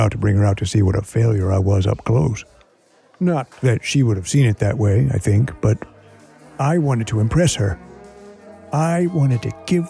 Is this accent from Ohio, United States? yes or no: yes; Fleming, Ohio, United States; born there; I was born in Fleming, Ohio in 1921.